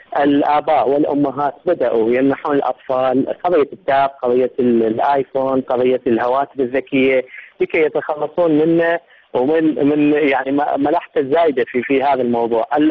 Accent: Iraq; عندنا في العراق

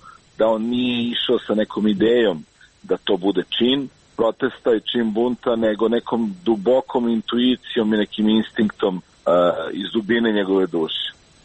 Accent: Belgrade, Serbia; jer ja sam rođen u Beogradu i odrastao u Beogradu. Tražeći lokacije za film, otkrivao sam nekako svoju sopstvenu zemlju

